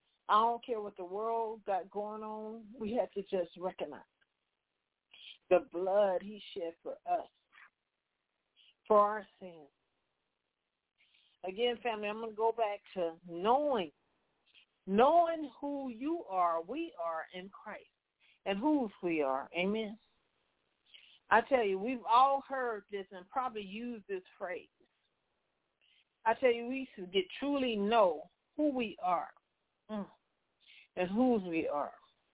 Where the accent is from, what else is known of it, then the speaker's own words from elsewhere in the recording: Compton, California, United States; She was reminding us, growing up in Compton. I always have to say, you know, it's a different thing when you're growing up in Compton.